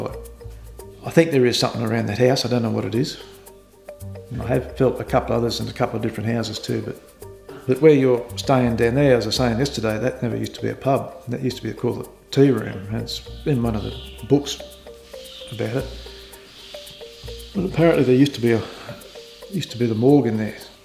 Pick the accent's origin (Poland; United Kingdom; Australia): Australia; Corinda, Queensland; also born or lived in Sydney; is actually sitting at Corinda Community Hall. I was born in Sydney, but I was brought out here. I was 7 days old and I was brought out here. 16th of October, and they reckon it's one of the hottest Octobers I had back in 1967.